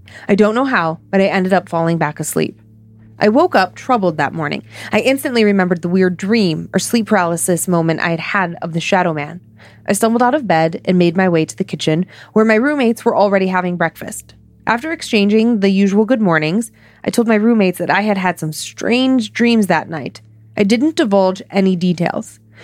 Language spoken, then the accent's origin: English; Australia; also born or lived in Oxford, United Kingdom; I'm originally from Australia, and after finishing my bachelor's degree in Sydney, I moved to Oxford in England to start my master's degree.